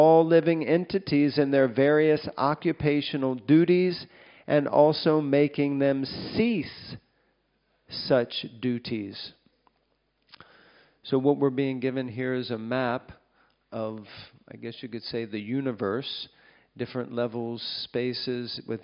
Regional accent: United States; I'm American, unfortunately. We missed the whole metric system program.

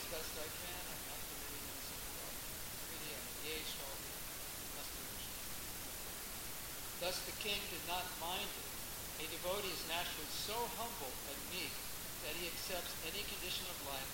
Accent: California, United States; So, and I'm from Southern California. That was the first time in my life I saw snow.

